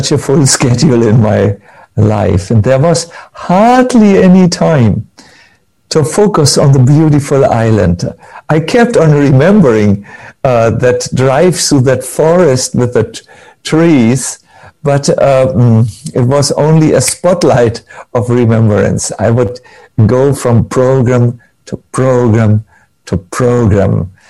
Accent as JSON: {"language": "English", "town": "Fehmarn", "region": "Schleswig-Holstein", "country": "Germany", "tie": "born or raised there", "also_born_or_lived": "Hamburg", "said": "I come from an island also. I was born in Hamburg, but I grew up for the first part of my life on this beautiful ocean-girded island called Fehmarn."}